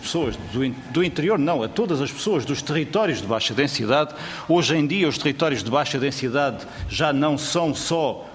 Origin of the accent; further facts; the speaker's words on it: Centro, Portugal; sou de um distrito interior, de Castelo Branco